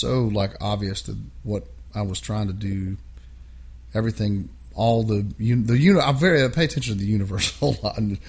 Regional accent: Kentucky, United States; In Kentucky, but okay, not in my hometown, in a different town.

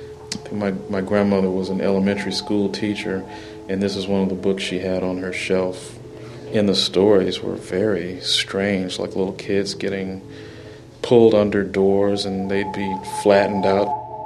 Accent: Texas, United States; I come from Texas. Everything's, you know, our vegetables have meat in them.

